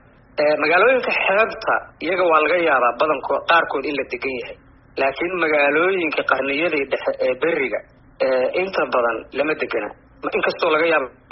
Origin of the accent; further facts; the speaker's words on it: Nugaal, Somalia; hadeer anigu waxaan soo gaaray markaan yaraa durdurro waaweyn oo jiray oo hadeer badankoodii angageen.